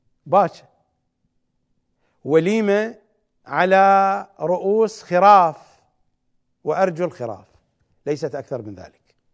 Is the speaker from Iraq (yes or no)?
yes; Iraq; accent: Iraqi; كما نقول بلهجتنا العراقية باكر